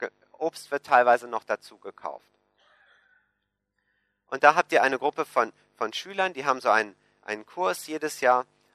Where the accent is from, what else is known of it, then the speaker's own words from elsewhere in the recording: Switzerland; Das ist etwas, wo wir uns als Schweizer mit abfinden müssen.